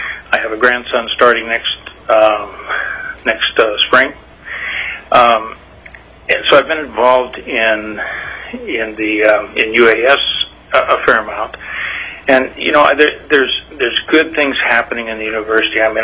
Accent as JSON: {"language": "English", "town": "Juneau", "region": "Alaska", "country": "United States", "tie": "born or raised there", "said": "I'm from Juneau. I've been in Alaska. First time I came was in 51 and moved back permanently with my family in 1953 and grew up in Juneau."}